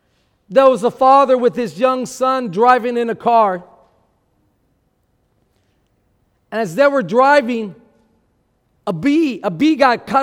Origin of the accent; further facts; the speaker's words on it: Texas, United States; also born or lived in California; now in Milwaukee, United States; I'm originally from South Texas. Then I was in California for a good season there in the ministry of Victor Outreach. But when I came here to shepherd and pastor the beautiful city of Milwaukee